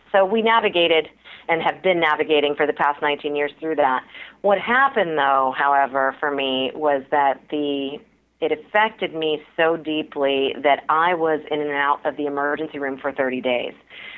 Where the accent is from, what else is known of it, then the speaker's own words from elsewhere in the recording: Mount Vernon, Virginia, United States; So I'm a first-generation Indian American. My father happened to meditate daily. We grew up in Mount Vernon, which is outside of Alexandria. It's where George Washington's home is.